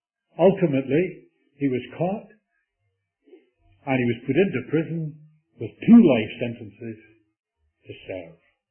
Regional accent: Canada; I greeted him … I was from Canada.

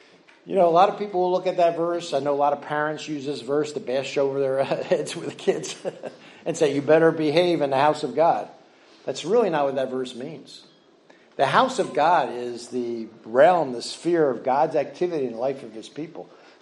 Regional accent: New Jersey, United States; Now, growing up at the Jersey Shore, I'm from this area. I live 15 minutes away from here. I grew up on the Jersey Shore.

